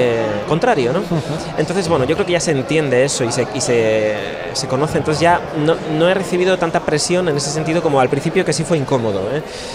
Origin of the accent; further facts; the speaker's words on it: Santander, Cantabria, Spain; yo vengo de un sitio pequeño donde la escena tecnológica además es bastante pequeña, limitada, es natural. Yo vengo de Santander.